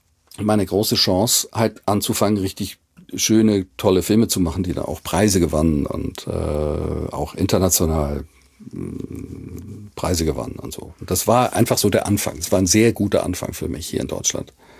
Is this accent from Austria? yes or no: no; Switzerland; Ich als Schweizer darf das sagen. Ja, ich war ja Schweizer, ich habe das so beobachtet aus der Schweizer Perspektive.